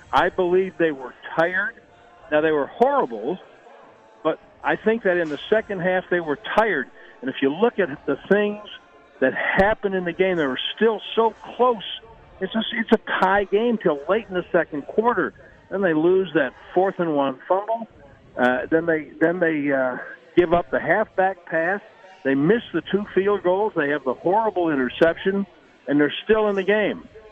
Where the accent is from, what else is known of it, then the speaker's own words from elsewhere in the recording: Chicago, Illinois, United States; And I read the Chicago papers every day because, as Smokey said, that is my hometown, and I do it during baseball season to keep up with the Cubs.